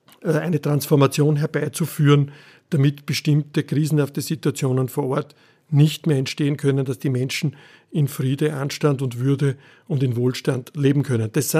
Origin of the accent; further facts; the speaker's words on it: Austria; weil wir dort als Österreicher einen Fußabdruck haben